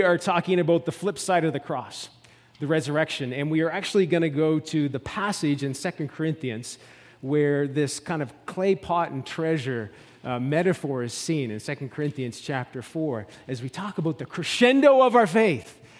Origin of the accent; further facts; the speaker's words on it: Nova Scotia, Canada; accent: East Coast; also born or lived in New Brunswick; In fact, many people call me a Newfie, even though I grew up in Nova Scotia, lived in New Brunswick